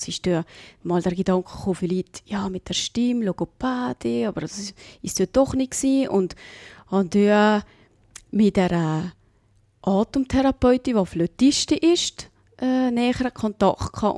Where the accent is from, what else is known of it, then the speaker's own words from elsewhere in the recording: Valais, Switzerland; Selbstverständlich, auch das gehört dazu als Walliser.